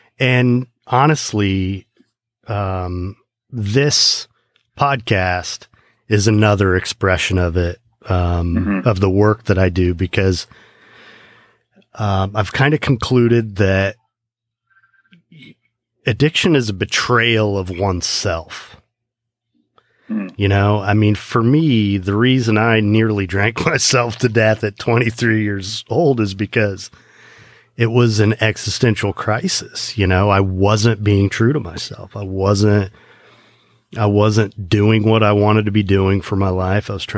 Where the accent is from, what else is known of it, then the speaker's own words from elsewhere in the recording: Kokomo, Indiana, United States; But I grew up in Indiana.